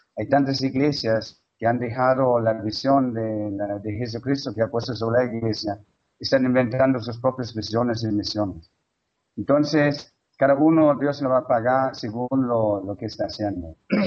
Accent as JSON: {"language": "Spanish", "country": "Germany"}